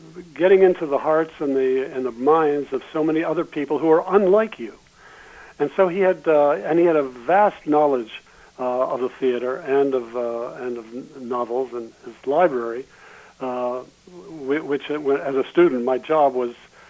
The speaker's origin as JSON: {"language": "English", "region": "Ohio", "country": "United States", "tie": "born or raised there", "said": "I grew up in Ohio without, you know, the parents who worked very hard"}